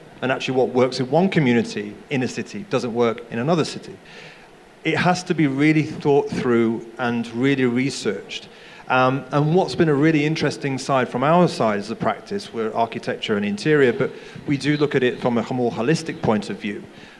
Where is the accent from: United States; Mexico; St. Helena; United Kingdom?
United Kingdom; England; moved away; I'm English, I came from the UK, I was studied in there and relocated here.